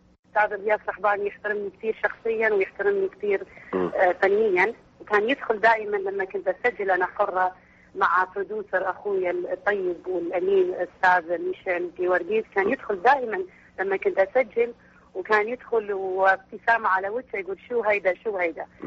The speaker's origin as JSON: {"language": "Arabic", "country": "Iraq", "moved": "yes", "said": "بس ما كان في دعم كعراقية مغتربة"}